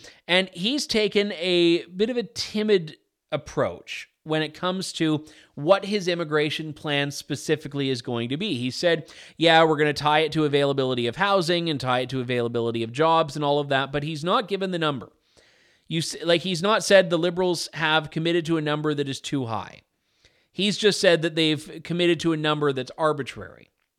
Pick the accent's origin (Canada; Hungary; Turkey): Canada; you can be forgiven because I'm Canadian and even I don't want